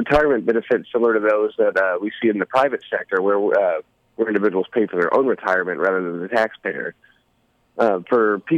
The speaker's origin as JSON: {"language": "English", "town": "Bluford", "region": "Illinois", "country": "United States", "said": "I'm from Bluford. Graduated Weber in 2005. I've been in Mount Vernon for most of my adult life ever since."}